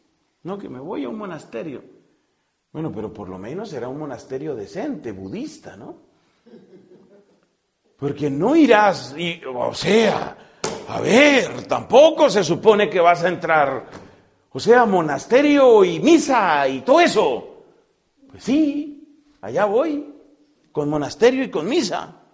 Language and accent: Spanish; Colombia; now in Spain; Colombia no está tan secularizada como España. El temperamento en promedio en mi país es menos fuerte. Aquí yo digo que España vive como con esta letra, ¿no?